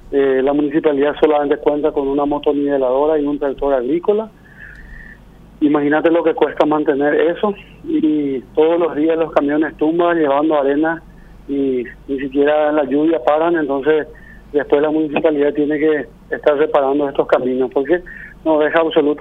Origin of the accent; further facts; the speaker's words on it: Paso Yobái, Guairá, Paraguay; yo que soy de Paso Yovay, yo soy médico, salí al exterior, me formé y regresé, y hoy soy intendente de este lugar